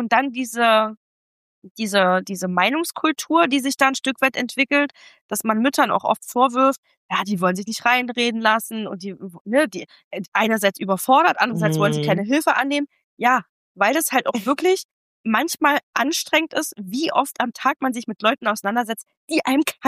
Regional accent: Germany; Wir sind ja Deutsche.

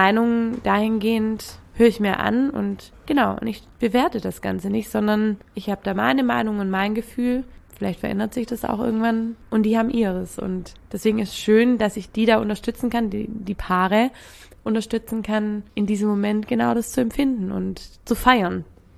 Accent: Baden-Württemberg, Germany; Aber sonst bin ich halt Schwäbin.

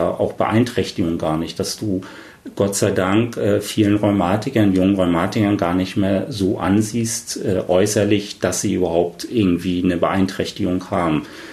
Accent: East Germany, Germany; einmal der Quotenmann als Mann und dann halt eben als Ossi, dann halt eben auch der Quoten-Ossi, ne?

